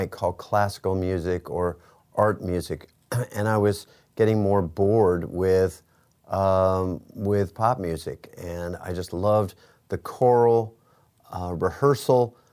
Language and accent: English; Northeast, United States; also born or lived in Florida; I grew up in the Northeast, and during high school years, I played a lot of rock and roll.